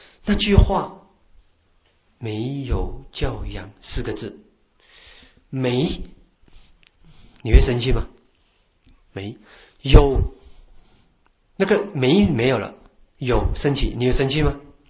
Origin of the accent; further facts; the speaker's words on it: Malaysia; 马来西亚的孩子呢，我从马来西亚来